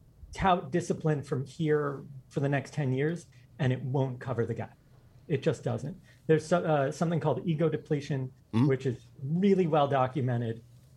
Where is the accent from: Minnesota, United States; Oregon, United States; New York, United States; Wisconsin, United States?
New York, United States; So I grew up in New York.